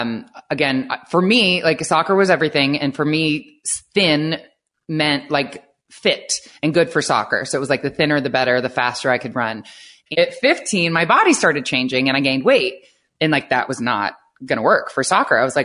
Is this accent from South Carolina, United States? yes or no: no; Ohio, United States; I grew up in Ohio, and I was the oldest of four girls, and all four of us ended up playing Division I soccer in college.